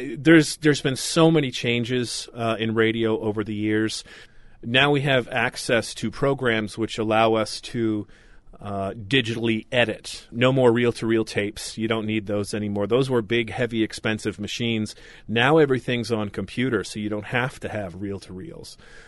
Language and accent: English; Patten, Maine, United States; I was actually a Patton kid, and I went to Katahdin High School, and I graduated in the class of 1998.